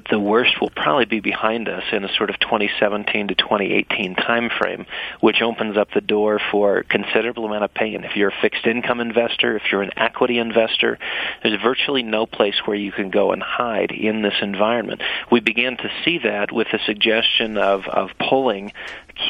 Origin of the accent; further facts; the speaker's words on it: United States; as an American, I recognize that that's going to have dramatic consequences.